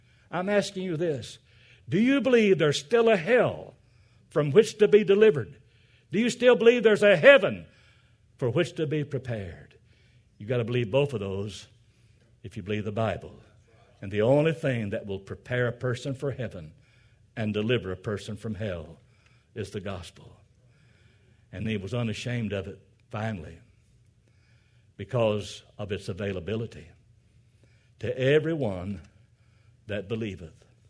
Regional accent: Arkansas, United States; born there; You see, I was born in Arkansas. And Arkansas is not one of the most important notable states of the Union.

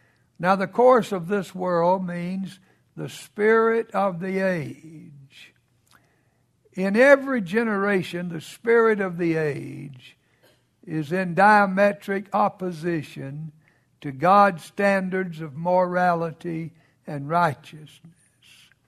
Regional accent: the South, United States; I'm glad I grew up in the South.

